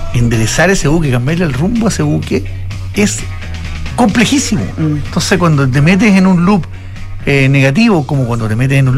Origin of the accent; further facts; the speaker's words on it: Chile; felizmente soy chileno y voto, sí, aquí